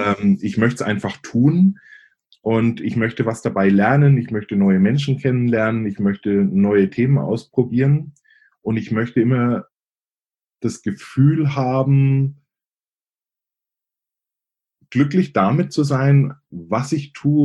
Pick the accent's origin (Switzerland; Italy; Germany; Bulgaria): Germany; Bavaria; accent: Franconian; Ich komme ursprünglich aus Oberfranken. Der ein oder anderen wird sicherlich auffallen vielleicht an meinem Akzent. Fränkische legt man irgendwie nie ganz ab.